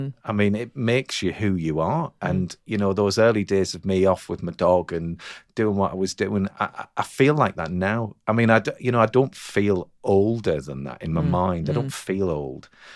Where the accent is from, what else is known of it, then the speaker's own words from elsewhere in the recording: Durham, North East England, United Kingdom; and I'm from Durham.